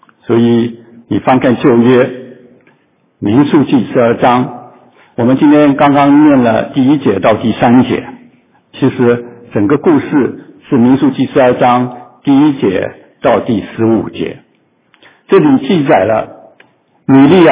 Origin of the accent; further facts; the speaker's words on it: China; 而像我们中国人说，家丑不能外扬